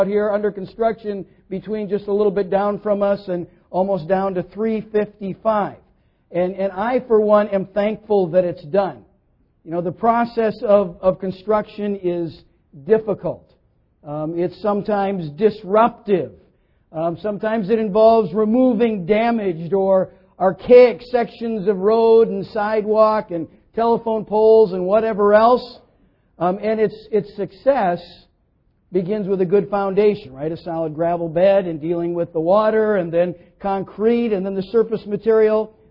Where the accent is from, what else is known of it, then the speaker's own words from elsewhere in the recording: Minnesota, United States; My wife and I grew up in Minnesota